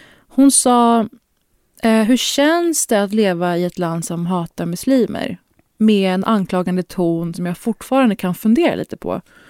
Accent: Sweden; Och när det kom på tal att jag är svensk, då vändes en sån negativ energi mot mig.

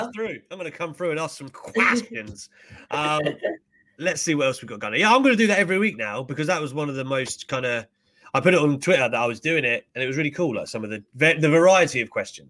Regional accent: United Kingdom; if I go to America as a Brit and I watch the Lakers, I want to see LeBron James.

